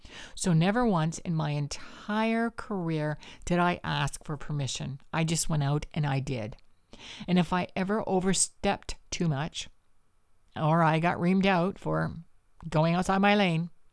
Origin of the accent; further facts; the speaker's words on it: Canada; because I'm Canadian.